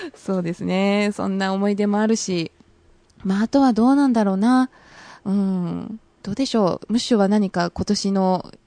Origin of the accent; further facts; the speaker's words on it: Hamamatsu, Shizuoka, Japan; あと、まあ、実家の、まあ、地元の浜松。